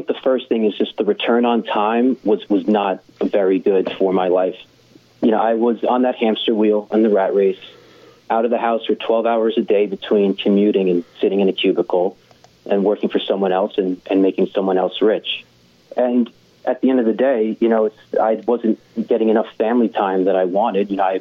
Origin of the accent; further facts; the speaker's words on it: Northeast, United States; Growing up in the Northeast, I had a pretty good upbringing.